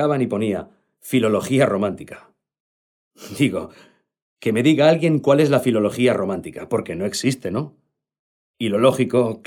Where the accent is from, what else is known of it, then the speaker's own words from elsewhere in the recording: Catalonia, Spain; first language Catalan; Spanish is a second language; now in Madrid, Spain; Yo soy catalán. Llevo 15 años en Madrid